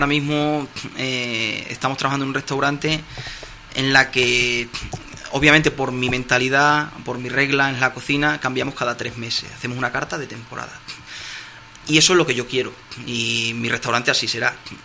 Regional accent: Extremadura, Spain; soy de los Ar de la Vera, como has dicho antes

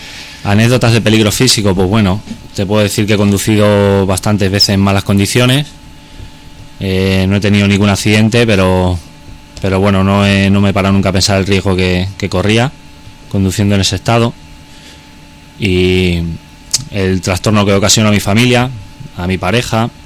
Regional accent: Navalmoral de la Mata, Extremadura, Spain; Bueno, pues tengo 28 años, soy de Navalmoral de la Mata.

